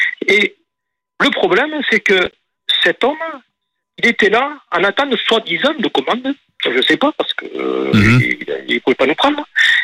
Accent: south of France, France; Bon, moi, je suis du Sud, c'est vrai.

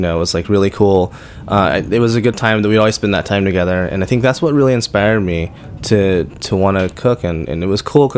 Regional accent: Oklahoma City, Oklahoma, United States; I grew up in Oklahoma City, okay. Which was, it's kind of weird, and I miss it, actually.

